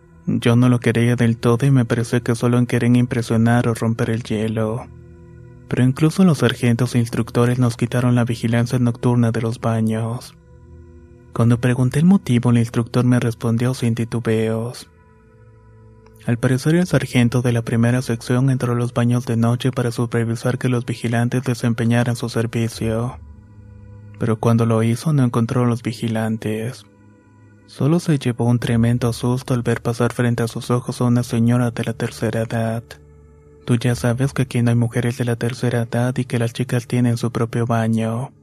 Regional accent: Mexico City, Mexico; now in Michoacán, Mexico; Soy originario de la Ciudad de México y actualmente me encuentro trabajando en la región de Michoacán.

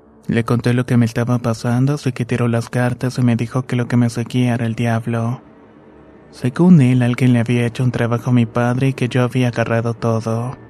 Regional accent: Morelos, Mexico; Soy del estado de Morelos

